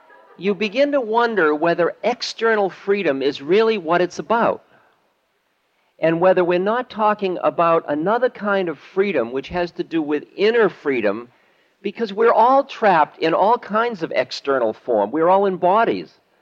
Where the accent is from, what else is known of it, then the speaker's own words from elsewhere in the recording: Boston, Massachusetts, United States; When I was growing up in Boston, there were the blue laws.